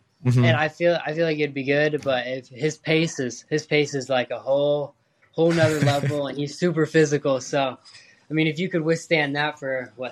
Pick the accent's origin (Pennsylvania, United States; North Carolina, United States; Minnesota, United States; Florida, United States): North Carolina, United States; Chapel Hill; I'm originally from Chapel Hill, so I like UNC.